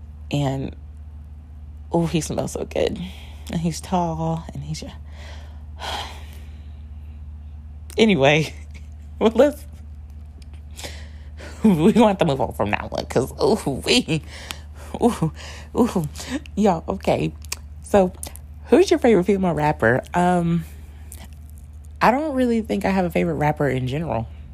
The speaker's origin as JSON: {"language": "English", "region": "Tennessee", "country": "United States", "said": "Where are you from? Tennessee."}